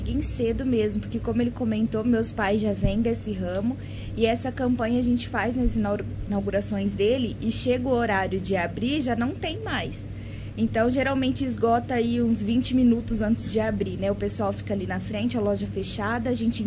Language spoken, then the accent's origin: Portuguese; Mato Grosso do Sul, Brazil; Eu sou do estado do Mato Grosso do Sul e lá o formato de loja é esse.